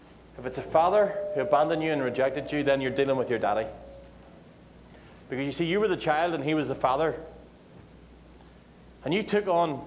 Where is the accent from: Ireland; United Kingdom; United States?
Ireland; I came from Ireland to get a little bit of a break in the sunshine.